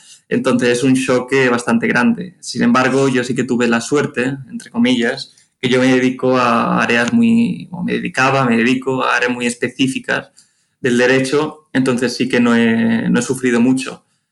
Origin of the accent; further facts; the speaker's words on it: Barcelona, Catalonia, Spain; moved away as an adult; also born or lived in Norway / Russia; now in Dubai, United Arab Emirates; Yo estuve trabajando bastantes años en Barcelona, soy de Barcelona. Después, bueno, trabajaba para una firma de abogados. Después de Barcelona estuve una temporada en Noruega, otra temporada en Rusia